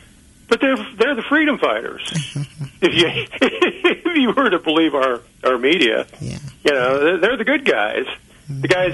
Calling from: Waldo, United States; John, I'm from the Waldo area.

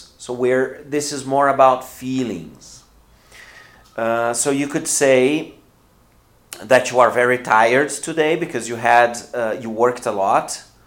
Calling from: Porto Alegre, Rio Grande do Sul, Brazil; English is a second language

